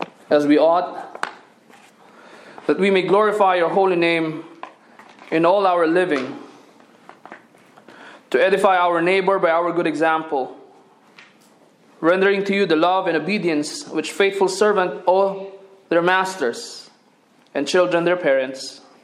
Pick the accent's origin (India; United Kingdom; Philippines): Philippines; now in United States; before I go back to my home country in the Philippines.